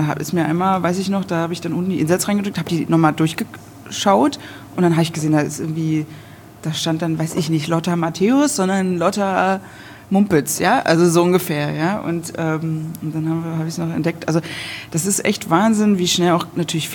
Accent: Berlin, Germany; ich komme ja aus Berlin.

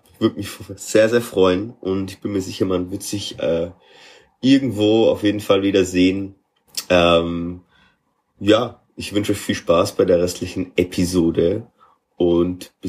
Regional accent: Bavaria, Germany; Dann verschlägt es mich aber erstmal wieder nach langer Zeit zurück in meine Heimat nach Bayern. Ich komme aus der Nähe von München eigentlich ursprünglich.

